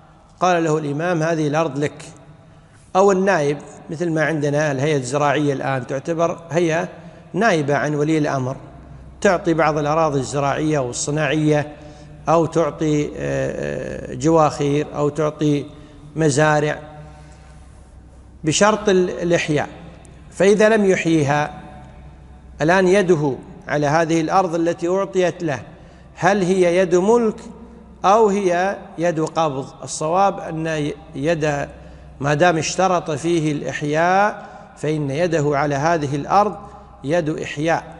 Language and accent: Arabic; Kuwait; وعندنا بالكويت